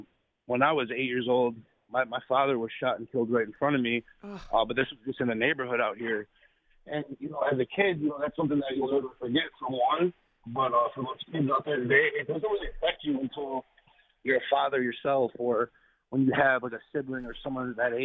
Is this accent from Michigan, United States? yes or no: yes; Detroit, Michigan, United States; First, like, I am from Detroit, not saying like, oh, whatever, but it's kind of like a thing out here.